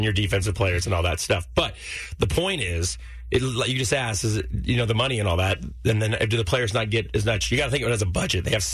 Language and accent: English; California, United States; I'm an Angels fan just because that's where I grew up. That was my hometown team.